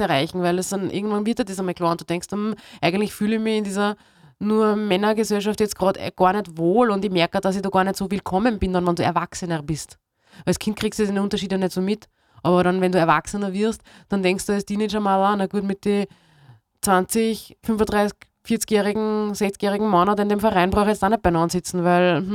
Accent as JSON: {"language": "German", "town": "Heidenreichstein", "region": "Lower Austria", "country": "Austria", "tie": "born or raised there", "said": "ich habe dann in einem Fußballverein bei uns in Heidenreichstein eben gespielt"}